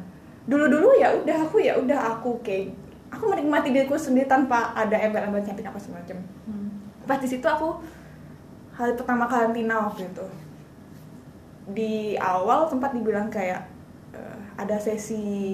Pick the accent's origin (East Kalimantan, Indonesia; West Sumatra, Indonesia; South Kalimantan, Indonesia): West Sumatra, Indonesia; Di kampung aku, di Sumatera Barat.